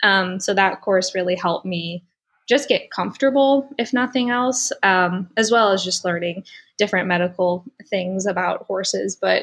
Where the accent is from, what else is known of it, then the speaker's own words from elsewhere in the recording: Chicago, Illinois, United States; Yeah, like you said, I grew up in the Chicago area, and going to Ohio State for undergrad was really cool because I got to get away from home somewhat.